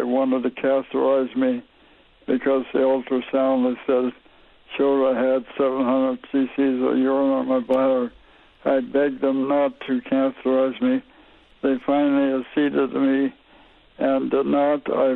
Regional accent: Kansas, United States; I was born and raised in Kansas with a fair skin, strawberry blonde hair.

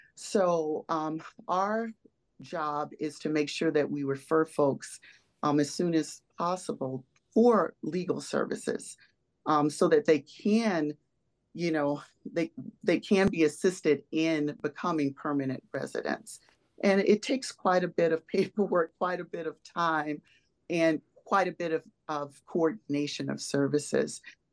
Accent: Wisconsin, United States; we're looking at things through our own lens of being a Wisconsinite or being an American.

